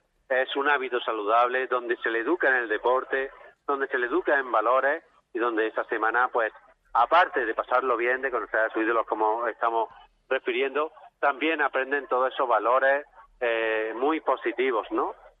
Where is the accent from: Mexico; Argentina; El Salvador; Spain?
Spain; Antequera, Andalusia; also born or lived in Málaga; Evidentemente somos malagueños y también, hombre, somos antequeranos.